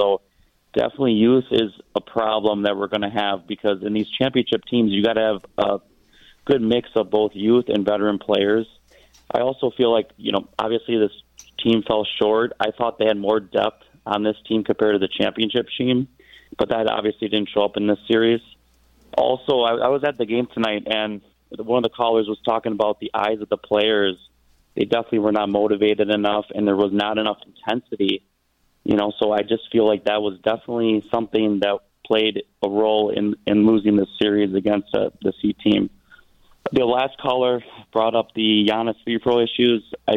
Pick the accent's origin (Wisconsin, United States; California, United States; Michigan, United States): Wisconsin, United States; Milwaukee; We're from Wisconsin, Milwaukee. We're born and raised blue collar workers.